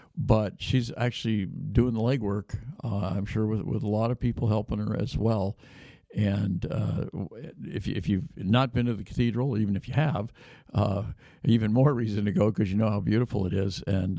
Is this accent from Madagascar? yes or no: no; Davis, California, United States; Well, and, you know, I'm from Davis, and my hometown of Davis has a significant number of homeless as well.